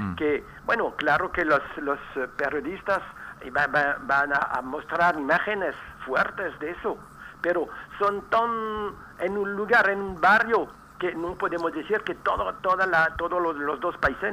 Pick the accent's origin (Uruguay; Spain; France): France; now in Jerusalem; Yo vivo en Jerusalén.